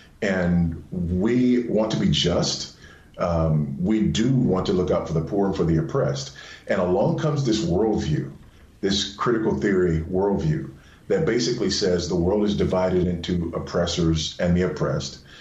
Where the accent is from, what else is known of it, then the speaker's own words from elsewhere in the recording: Los Angeles, California, United States; I grew up in Los Angeles.